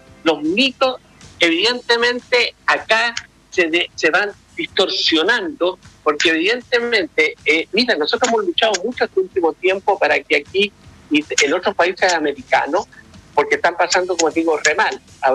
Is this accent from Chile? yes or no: yes; Chile; Nosotros tenemos el orgullo como chilenos de ser parte de Mayo Amarillo.